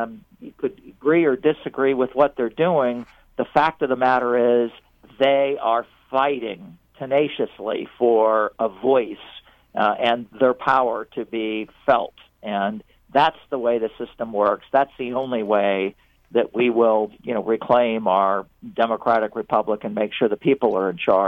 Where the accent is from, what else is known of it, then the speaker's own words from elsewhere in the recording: Mishawaka, Indiana, United States; I grew up in Mishawaka in South Bend, Indiana, and my parents drilled into the five of us that the norms of American character are about respect and kindness to others